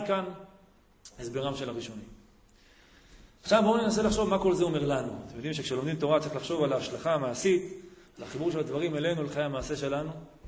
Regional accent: Shiloh, Judea and Samaria, Israel; אני מגיע משילו, לא שוב תורני, כן, ברוך השם

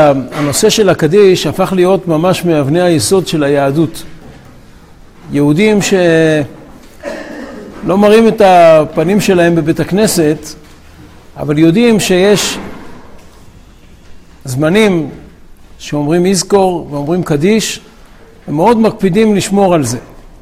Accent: Tel Aviv, Tel Aviv District, Israel; אני זוכר בתור ילד בתל אביב

